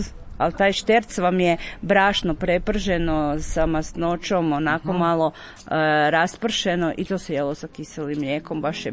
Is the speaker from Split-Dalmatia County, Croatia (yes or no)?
no; Podgorač, Osijek-Baranja County, Croatia; ono što se u tom periodu godine moglo zadržati u trapovima kod nas u Podgoraču, u podrumima i u špajzima.